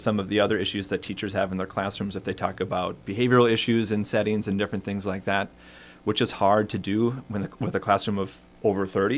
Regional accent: Farmington, United States; Yeah, and so although I'm from Farmington, the connection I have is also personal.

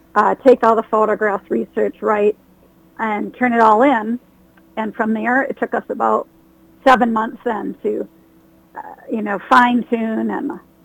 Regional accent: Duluth, Minnesota, United States; also born or lived in St. Cloud / Twin Cities; Well, I'm a Minnesota native, born in St. Cloud, spent my elementary years in Duluth, and then ever since junior high, I've lived in the Twin Cities.

